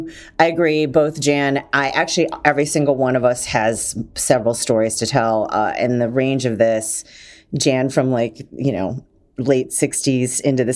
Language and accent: English; Detroit, Michigan, United States; I'm from Detroit